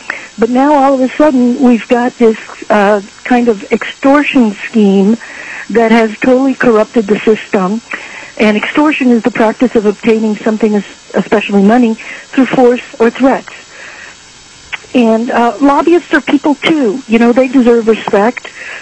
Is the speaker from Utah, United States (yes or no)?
no; Anchorage, Alaska, United States; I am from Anchorage, Alaska.